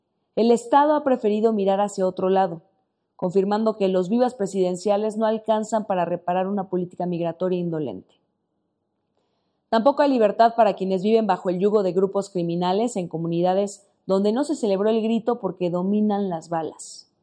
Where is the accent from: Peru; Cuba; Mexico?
Mexico; aunque ver una presidenta en el balcón me pareció significativo como mujer y como mexicana